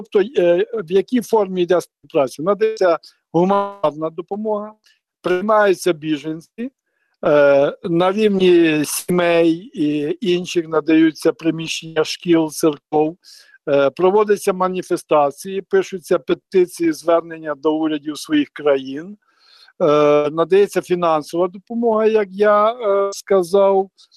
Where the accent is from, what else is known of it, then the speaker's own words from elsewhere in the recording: Western Ukraine, Ukraine; Я родом з Західної України, в безпечне місце